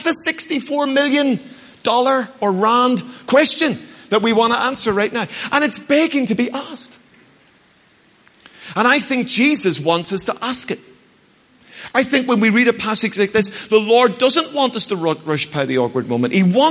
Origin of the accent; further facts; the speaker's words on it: Belfast, Northern Ireland, United Kingdom; when I was growing up in Belfast, before the days of washing machines and tumble dryers